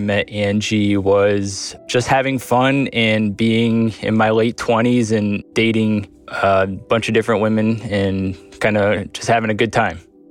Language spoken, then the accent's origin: English; North Branford, Connecticut, United States; I'm from North Brantford, Connecticut.